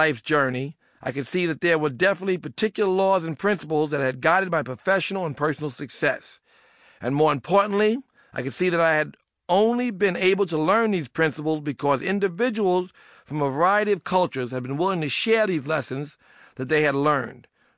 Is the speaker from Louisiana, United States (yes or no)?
no; New York City, New York, United States; I grew up in Hollis, Queens, and as a young man found myself falling into the same traps and ensnares so many other young people growing up in the streets of urban America.